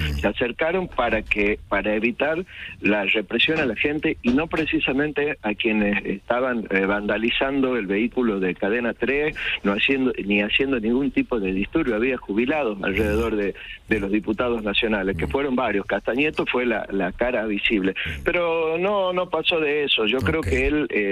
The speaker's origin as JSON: {"language": "Spanish", "region": "Tucumán", "country": "Argentina", "said": "Para nosotros el 9 de julio es una fecha muy importante para los tucumanos y para todos los argentinos."}